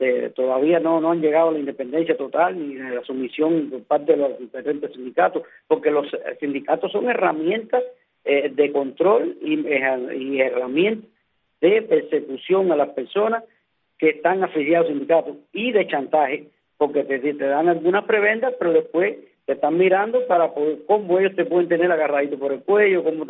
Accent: Cuba; como decimos cubanos

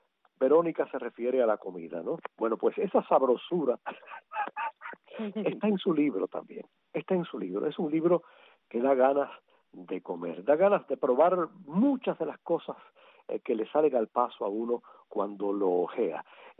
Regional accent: Palma Soriano, Santiago de Cuba, Cuba; moved away; Yo recuerdo que en Palma Soriano, de donde soy yo, ese fue mi pueblo, que recorrí muchas veces siendo niño

